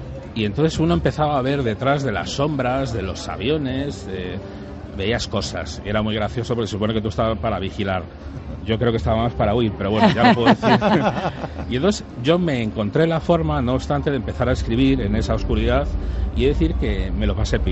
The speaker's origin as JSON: {"language": "Spanish", "town": "Madrid", "region": "Community of Madrid", "country": "Spain", "lives_now": "Alcalá de Henares, Spain", "said": "Evidentemente es mi ciudad, yo soy madrileño, de acogida a Alcalaína"}